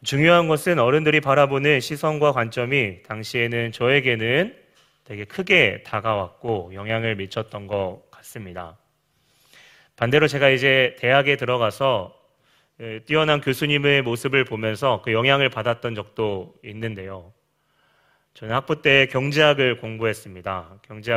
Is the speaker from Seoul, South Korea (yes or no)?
no; Jeonju, North Jeolla, South Korea; 제 고향이 전주거든요.